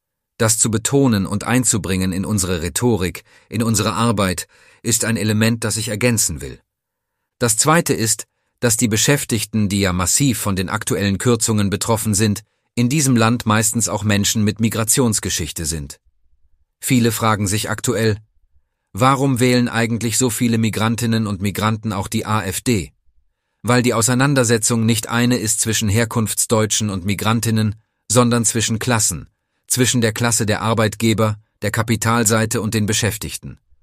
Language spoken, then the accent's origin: German; Waiblingen, Baden-Württemberg, Germany; dass ich jetzt in meiner Heimatstadt Waiblingen ein ganz konkretes Beispiel hatte